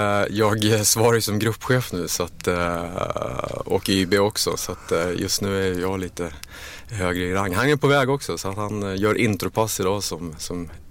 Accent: Mullsjö, Jönköping County, Sweden; also born or lived in Stockholm; Jag är född i Stockholm från början. Sen har vi flyttat runt lite grann. Hade skolåren i en liten by norr om Jönköping, Mullsjö.

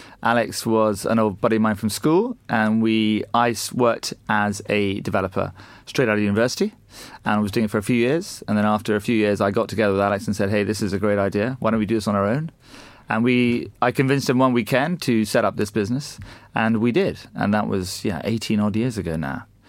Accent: Scotland, United Kingdom; also born or lived in United States / Asia; We grew up in Scotland originally, which you and I discussed earlier. Then we spent some time in the US and then a little bit of time in Asia.

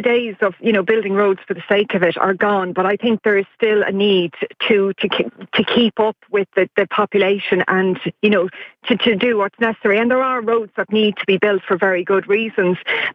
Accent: Naas, Kildare, Ireland; Like, I grew up in Naas, and that used to be a commuter belt.

